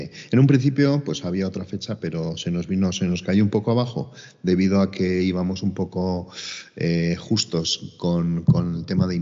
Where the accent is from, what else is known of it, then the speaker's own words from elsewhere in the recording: Pamplona, Navarre, Spain; y somos tan de Pamplona que un día, pues no sé cómo salió